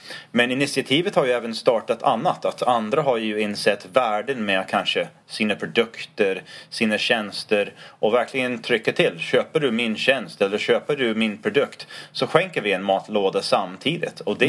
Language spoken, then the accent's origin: Swedish; United States; Swedish is a second language; moved away as an adult; now in Sweden; Jag växte upp, jag har mina rötter. Både barndom, tonåren och så några universitetsstudieår i Amerika.